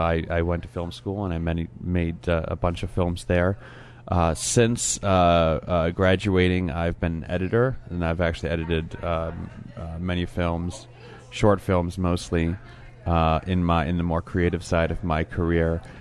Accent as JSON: {"language": "English", "town": "Detroit", "region": "Michigan", "country": "United States", "tie": "born or raised there", "said": "write it, direct it in my hometown of Detroit."}